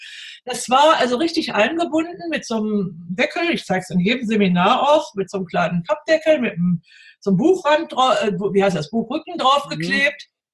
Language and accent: German; Northern Germany, Germany; Ich stamme ja aus Norddeutschland ursprünglich.